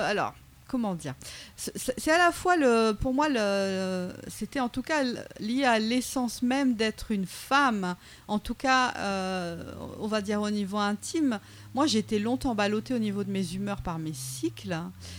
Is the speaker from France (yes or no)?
yes; Réunion, France; born there; j'ai un créole très pauvre. Je parle créole parce que je suis née à La Réunion.